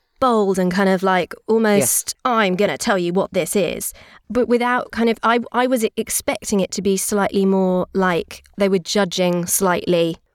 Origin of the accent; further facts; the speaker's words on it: East of England, United Kingdom; accent: Essex; And I was actually thinking, oh, okay, I might go a bit more, lean on my Essex accent a bit more.